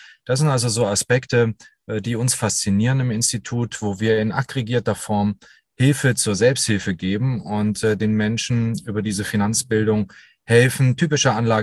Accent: Germany; Ich bin sehr wohlbehütet am Bodensee groß geworden.

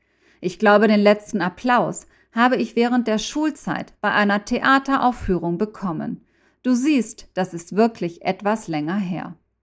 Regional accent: Mexico; Ich konnte auch einiges aus meiner Heimat Mexiko näher bringen

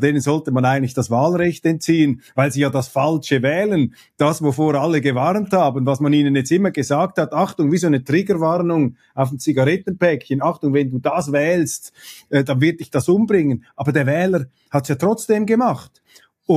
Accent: Switzerland; Klingt jetzt etwas überheblich hier als Schweizer, aber ich sage das mal, stimmt.

